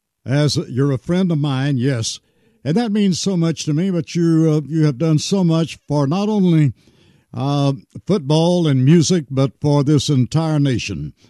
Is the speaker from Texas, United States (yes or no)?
yes; Shamrock, Texas, United States; born there; I was born in Shamrock, Texas, and they are about 50 miles apart.